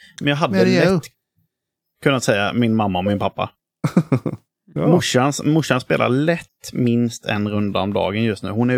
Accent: Gothenburg, Västra Götaland County, Sweden; Men Göteborg. Det är ju folk som har svårt att placera min dialekt.

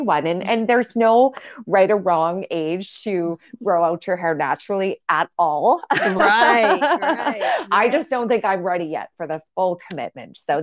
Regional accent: Winnipeg, Manitoba, Canada; I mean, I grew up in Winnipeg, and I've tried to leave Winnipeg a few times, but it seems to be this vortex that just keeps pulling me back.

